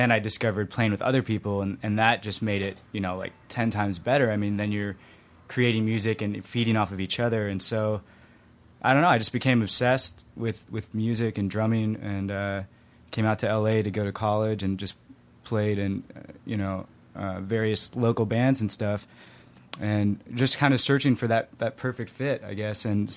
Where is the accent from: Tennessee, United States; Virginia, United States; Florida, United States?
Tennessee, United States; Memphis; And I grew up mostly in Memphis, Tennessee, so I started taking, you know, lessons there.